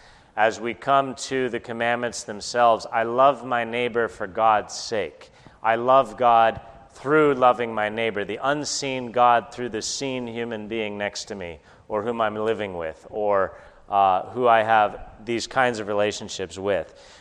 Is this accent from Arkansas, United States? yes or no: no; California, United States; Maybe most of you know I'm from Southern California. We have a visitor from my same hometown, which is great.